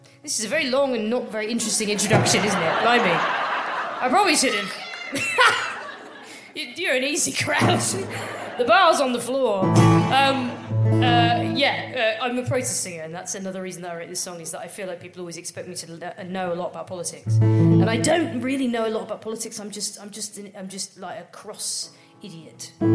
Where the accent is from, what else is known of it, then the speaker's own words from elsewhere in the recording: England, United Kingdom; So I'm fucking English, right? I don't want to be, but who would?